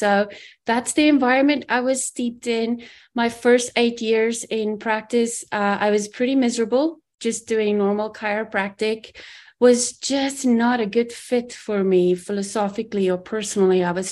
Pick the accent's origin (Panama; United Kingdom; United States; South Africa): South Africa; moved away as an adult; I grew up in South Africa, immigrated when I was 21.